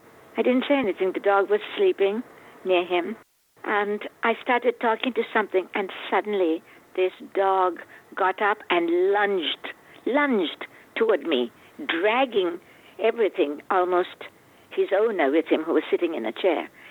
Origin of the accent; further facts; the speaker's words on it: Sri Lanka; now in New York City, United States; I am from Sri Lanka, and I have lived all over the world. Now I make New York City my home